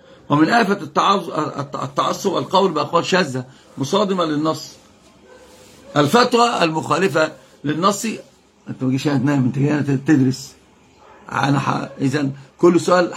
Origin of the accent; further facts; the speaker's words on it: Upper Egypt, Egypt; وأنا أيضا بكلمه باللغة العربية مش عارف أن أنا مصري، فهو شتمني، طلع لي الصعيدي اللي في دماغي